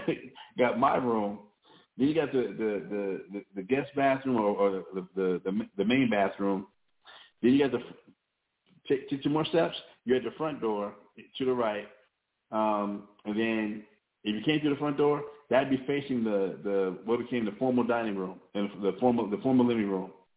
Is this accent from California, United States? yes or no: no; Albuquerque, New Mexico, United States; You know, I remember the house that I grew up in Albuquerque.